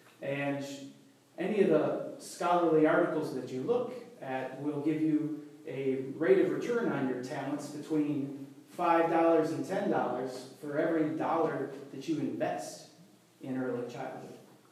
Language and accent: English; New York, United States; now in Kentucky, United States; Almost 20 years ago, I came to Kentucky from New York to work with Christian Appalachian Project.